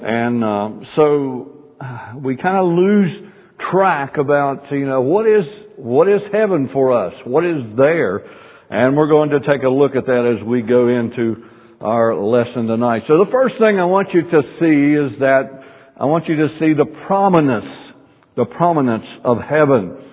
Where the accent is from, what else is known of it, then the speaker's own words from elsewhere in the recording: West Virginia, United States; or West Virginia, this is heaven. I used to say, I'm from Greenbrier County, that's God's country, that's heaven.